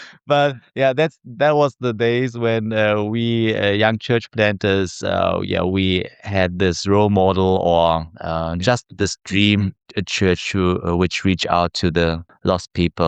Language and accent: English; Frankfurt, Hesse, Germany; I was born and raised in Frankfurt, Germany. Even my name is typically German. … is not the Korean name. But yeah, I have a Korean passport